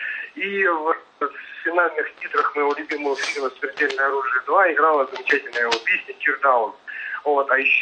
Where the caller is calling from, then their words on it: Chelyabinsk, Chelyabinsk Oblast, Russia; я из Челябинска.